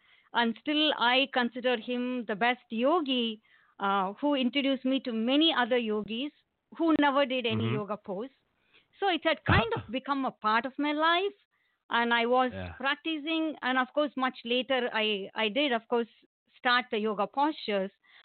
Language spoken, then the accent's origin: English; India; because I, being born and raised in India, was already into a yogic lifestyle